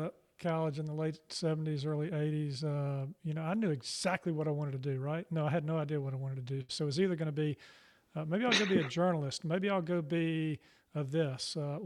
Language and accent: English; Charlotte, North Carolina, United States; also born or lived in Chapel Hill; I was born in Chapel Hill, came to Charlotte, grew up here, went to public schools, went up to Davidson and Wake Forest Law School, and then came back and practiced law here in Charlotte as a trial lawyer for 35 years.